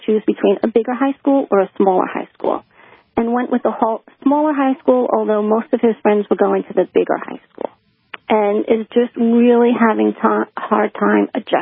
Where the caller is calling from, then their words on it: New York, United States; I'm calling from New York, so he went to a Catholic elementary school and then chose his high school.